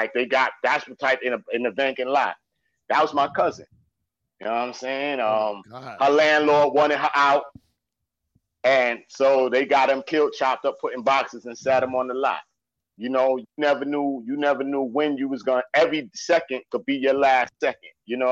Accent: New York City, New York, United States; But I was from the East New York.

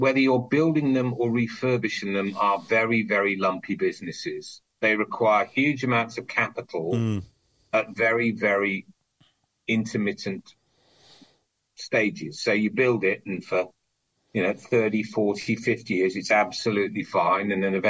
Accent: Wales, United Kingdom; No, that would be a lie. Well, not that I'm Welsh, but that I do care.

